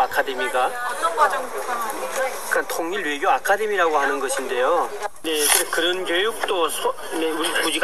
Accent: North Korea; 제가 북한에서 왔거든요.

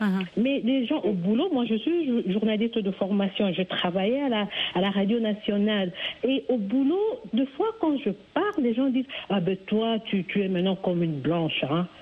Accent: DR Congo; moved away as an adult; Je suis arrivée ici à 23 ans. J'ai quitté le Congo, la RTC chez moi.

